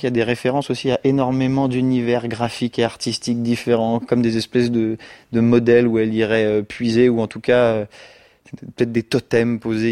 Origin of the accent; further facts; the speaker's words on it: Paris, Île-de-France, France; je suis parisien, moi, pur jus, enfin d'origine belge.